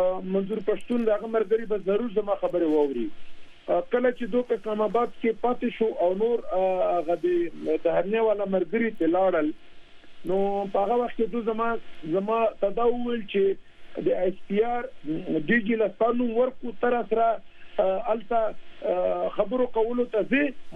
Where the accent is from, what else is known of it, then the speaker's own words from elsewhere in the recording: Khyber Pakhtunkhwa, Pakistan; خو زه پښتون یم، ما د پښتنو لپاره څلور کاله جدوجهد کړی دی او زه هغه پښتون یم چې صرف زما د علاقې خلک په قبایلو کې داسې الحمدلله پاتې شوي دي